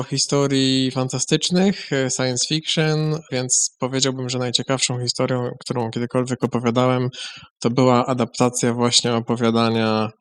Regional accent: Chodzież, Greater Poland Voivodeship, Poland; pochodzę z Chodzieży.

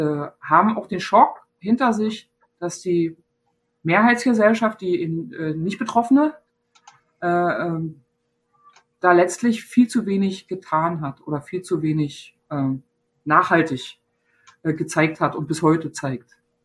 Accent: East Germany, Germany; ich bin in der DDR geboren, klar. Ja, und bin da sozialisiert und geprägt, aber es war eher eine osteuropäische Perspektive.

